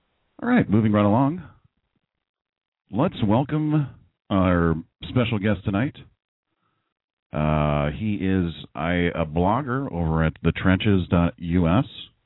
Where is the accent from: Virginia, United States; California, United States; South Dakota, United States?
California, United States; I said, "California." Yeah, I just moved here from California.